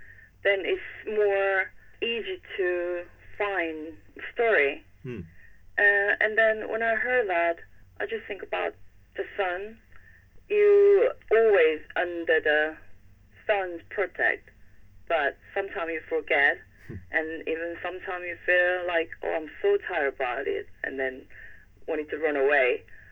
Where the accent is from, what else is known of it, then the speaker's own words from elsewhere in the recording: South Korea; moved away as an adult; now in England, United Kingdom; I was born in Korea and then, you know, in my whole life, just, you know, living in Korea.